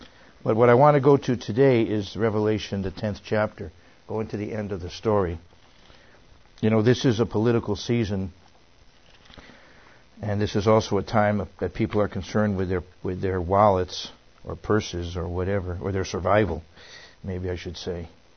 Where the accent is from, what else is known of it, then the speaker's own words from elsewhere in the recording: Bridgeport, Connecticut, United States; Her sister actually lived in Bridgeport, Connecticut, my hometown.